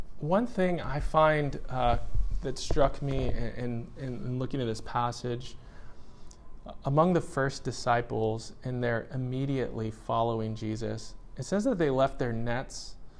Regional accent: United States; You know, in my culture where I grew up in the United States, we are all about work.

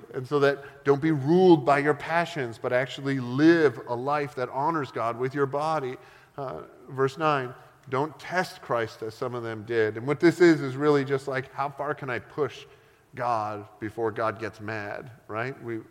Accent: Canada; I'm Canadian, so we can do whatever we, like, everybody loves us.

